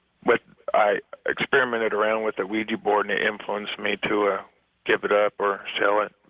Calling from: Kansas, United States; I'm calling from Kansas.

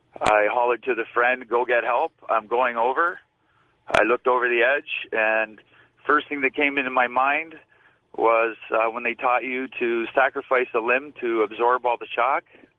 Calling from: Hamilton, Ontario, Canada; I'm calling from Hamilton, Ontario.

